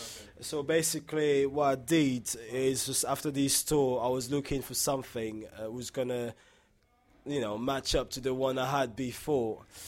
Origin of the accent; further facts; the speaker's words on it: Guadeloupe; I'm from Guadeloupe, man.